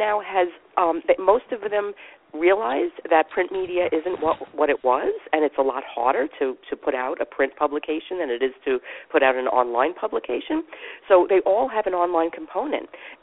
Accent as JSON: {"language": "English", "region": "New York", "country": "United States", "said": "I'm like, I'm from New York. Of course I've got black shoes."}